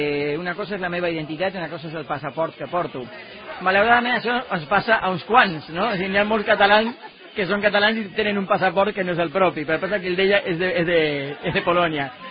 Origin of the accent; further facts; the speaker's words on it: Argentina; Catalan is a second language; moved away; also born or lived in London; Jo, com a argentí, vaig acabar reunint-me amb catalans, no?